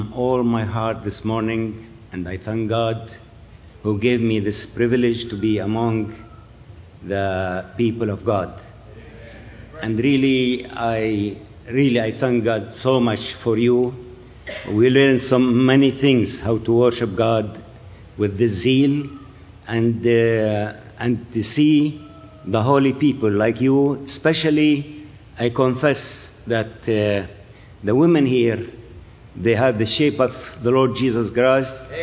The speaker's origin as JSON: {"language": "English", "country": "Syria", "second_language": "English", "said": "I am from Syria. Syria, as you know, in the Middle East, the east of Iraq, and Iraq is the east of Syria, and north Turkey, south Jordan, and west Mediterranean"}